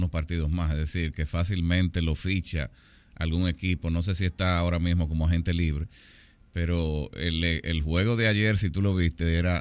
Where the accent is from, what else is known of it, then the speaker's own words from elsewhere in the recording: Dominican Republic; Mira, yo me crié siempre como dominicano al fin con el béisbol.